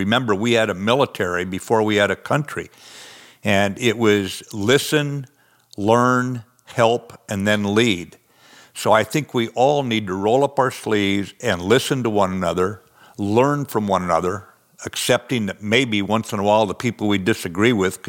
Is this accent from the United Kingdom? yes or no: no; the West, United States; I'm from the West. Out here, we ride for the brand.